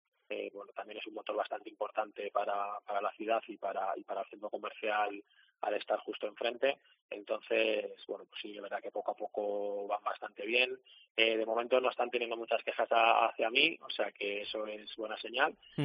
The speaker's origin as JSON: {"language": "Spanish", "town": "Ávila", "region": "Castile and León", "country": "Spain", "said": "soy de aquí de Ávila y al final nos conocemos"}